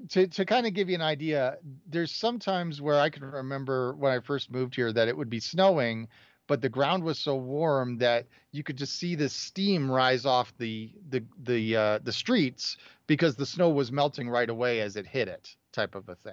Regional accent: Chicago, Illinois, United States; So like I grew up in Chicago.

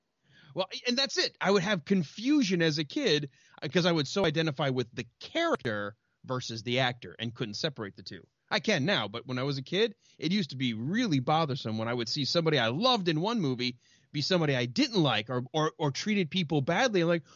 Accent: Michigan, United States; I mean, I grew up outside of Detroit, so I wasn't.

